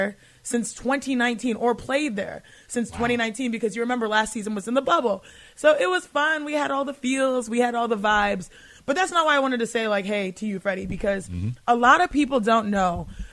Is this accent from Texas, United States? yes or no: yes; Texas, United States; Like, I know I'm from Texas.